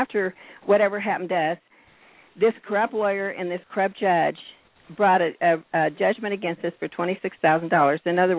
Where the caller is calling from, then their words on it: Colorado, United States; I'm from Colorado.